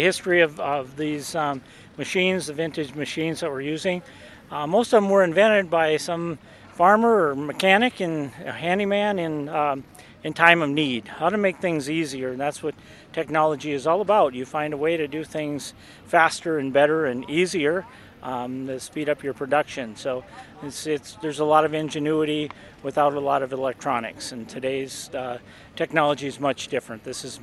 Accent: Hibbing, Minnesota, United States; I'm from Hibbing. There's folks from Bemidji.

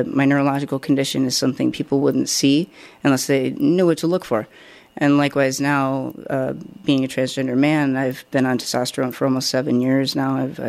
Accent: Iowa, United States; I grew up in Iowa in the 80s, and that just wasn't something that we talked about.

